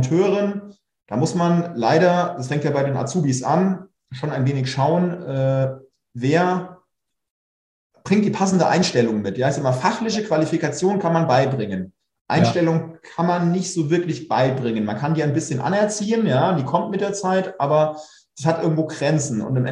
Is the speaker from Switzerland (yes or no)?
no; Hesse, Germany; regional gesehen bin ich quasi groß geworden in Funkstadt.